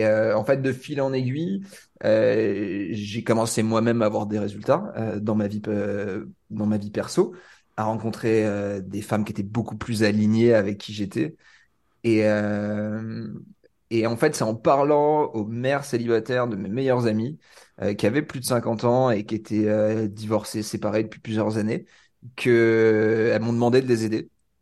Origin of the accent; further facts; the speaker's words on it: Aix-en-Provence, Provence-Alpes-Côte d'Azur, France; now in Marseille, France; Alors, je suis à Marseille, je viens d'Aix, mais je suis à Marseille.